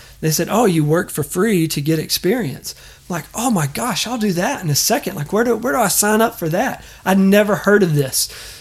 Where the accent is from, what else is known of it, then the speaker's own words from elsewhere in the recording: Texas, United States; But also as a kid growing up in East Texas, you know, I wasn't the biggest guy and I wasn't a football player